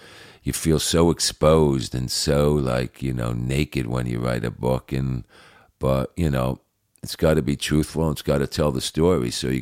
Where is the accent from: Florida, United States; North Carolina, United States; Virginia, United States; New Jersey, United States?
New Jersey, United States; born or raised there